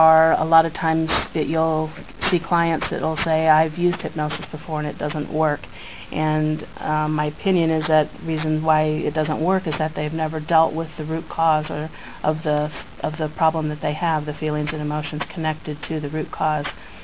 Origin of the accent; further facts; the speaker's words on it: Omaha, Nebraska, United States; I'm from Omaha, Nebraska, and I have a practice in Lincoln, Nebraska, which is about 45 minutes from Omaha.